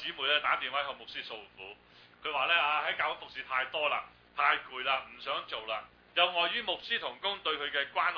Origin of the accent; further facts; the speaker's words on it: Guangdong, China; 我哋中国人有句，我哋广东人有句俗